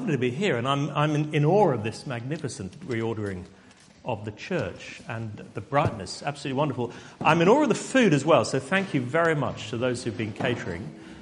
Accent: Basingstoke, South East England, United Kingdom; But I was brought up near Basingstoke in Hampshire.

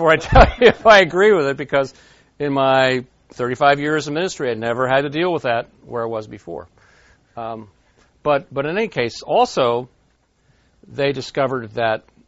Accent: Pennsylvania, United States; in my hometown, conservative Eastern Lancaster County

